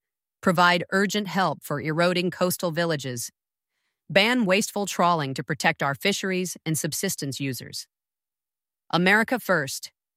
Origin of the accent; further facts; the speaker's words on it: Eagle River, Alaska, United States; also born or lived in Arizona; I was born in Arizona. My mother was an AZPD officer and moved to Alaska after gangs were targeting officers. I grew up in Eagle River, Alaska. I had a normal Alaskan childhood, spending summers in Soldotna and Seward